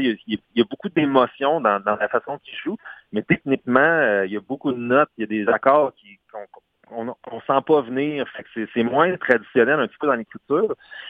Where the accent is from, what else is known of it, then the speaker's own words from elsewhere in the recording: Quebec, Canada; c'est sûr que moi, je viens de la Beauce.